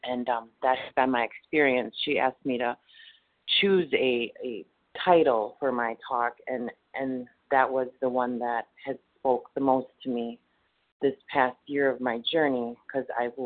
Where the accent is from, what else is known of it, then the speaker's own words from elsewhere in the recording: Wisconsin, United States; I'm from Wisconsin, and I'm actually in Texas sharing this message this morning.